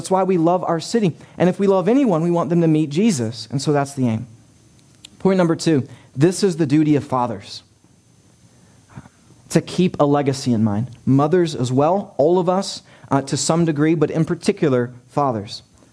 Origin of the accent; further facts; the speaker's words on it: West Virginia, United States; Yes, we're from West Virginia.